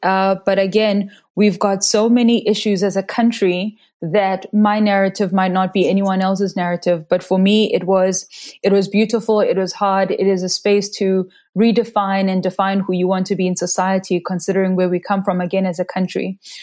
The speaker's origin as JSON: {"language": "English", "town": "Soweto", "region": "Gauteng", "country": "South Africa", "said": "So I'm originally from Soweto. Soweto is a landlocked area in Johannesburg. And it's actually wild. I didn't grow up anywhere near the ocean."}